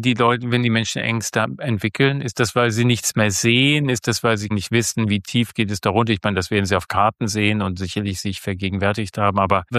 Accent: Bavaria, Germany; ich komme aus Bayern, wo Höhlen gegenwärtiger sind

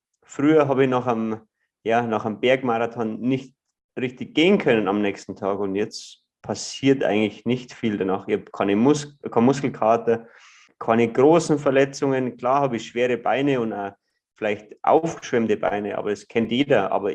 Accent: Ruhpolding, Bavaria, Germany; Also ich bin aus Ruppolding im Süden von Bayern groß geworden, an einem Skilift aufgewachsen

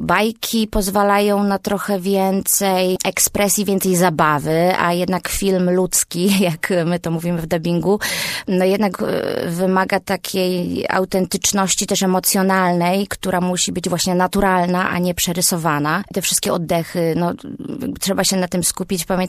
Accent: Będzin, Silesian Voivodeship, Poland; born there; to nie jest Śląsk, tylko Zagłębie Dąbrowskie, a urodziłam się w Będzinie, także nie, nie, nie.

